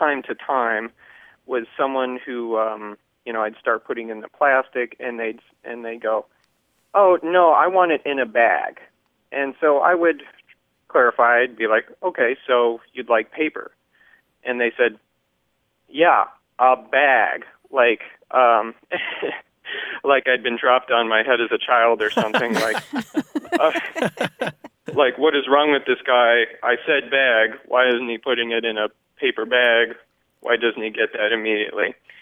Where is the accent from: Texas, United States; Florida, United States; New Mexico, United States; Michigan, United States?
Texas, United States; Dallas; I'm from Dallas, Texas.